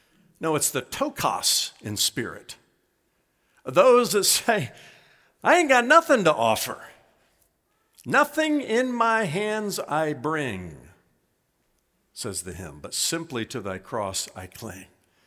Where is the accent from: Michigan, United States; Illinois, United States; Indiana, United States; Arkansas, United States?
Indiana, United States; When I was a young boy growing up in Indiana … were friends with the Palmers. The Palmers lived in our neighborhood.